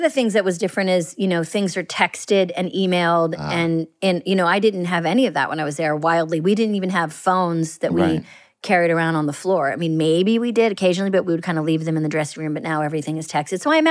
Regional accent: Boston, Massachusetts, United States; Yeah, people think I'm from the Midwest a lot because also with Parks and Rec, their head goes to Indiana, so they think I'm like a Chicago...

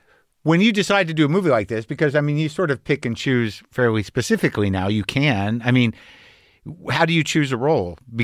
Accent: Albuquerque, New Mexico, United States; like I grew up in Albuquerque. So when all of a sudden we're in Albuquerque, I'm like, oh my God, how did I not know this person?

